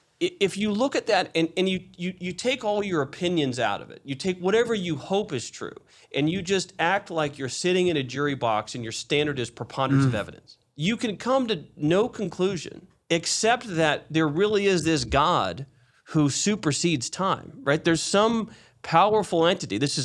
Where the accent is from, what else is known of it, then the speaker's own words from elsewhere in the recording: Springfield, Missouri, United States; I grew up in Springfield, Missouri, so, you know, the heart of the Bible Belt, really the center of the country, actually.